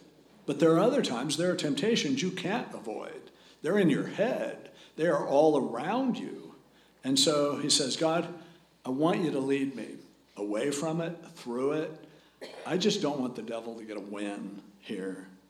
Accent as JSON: {"language": "English", "country": "United States", "said": "And I'm an American and I'll vote."}